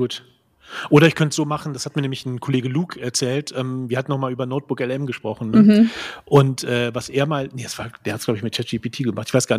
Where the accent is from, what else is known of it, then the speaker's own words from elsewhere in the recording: Siegburg, North Rhine-Westphalia, Germany; Ja, bei uns in Siegburg gibt es im Bus